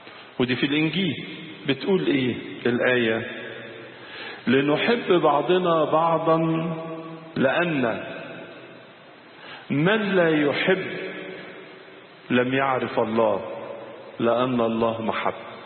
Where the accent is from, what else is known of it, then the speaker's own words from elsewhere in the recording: Egypt; وكنيسة مصر كنيسة صامدة وكنيسة مستقلة، وده فخر لينا كمصريين، وأيضا فخر لمصر كبلد